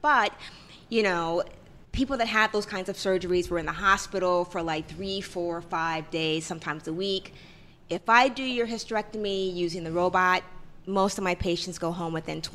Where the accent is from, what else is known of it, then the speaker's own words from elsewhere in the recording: Cincinnati, Ohio, United States; I'm from Cincinnati, Ohio.